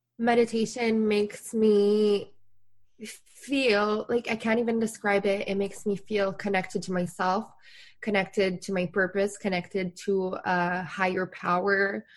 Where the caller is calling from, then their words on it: Montreal, Quebec, Canada; Oh, I'm very near Montreal in Quebec, Canada.